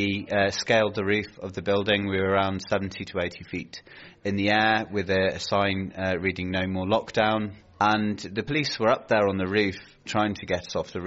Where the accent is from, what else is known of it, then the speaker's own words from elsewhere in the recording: West Midlands, United Kingdom; I'm from Shropshire.